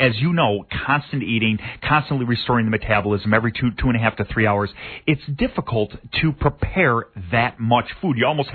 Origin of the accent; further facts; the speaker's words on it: Buffalo, New York, United States; We're all one big family. We're all from Buffalo, you know?